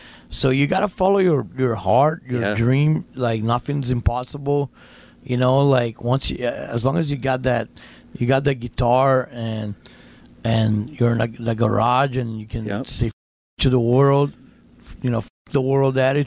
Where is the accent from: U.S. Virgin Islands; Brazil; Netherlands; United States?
Brazil; I remember growing up in Brazil